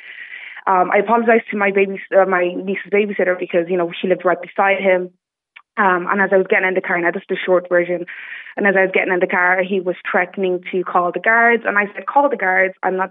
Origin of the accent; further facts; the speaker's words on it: Netherlands; English is a second language; now in Drogheda, Ireland; because I am a Dutch person, I say, oh, I'm from the Netherlands.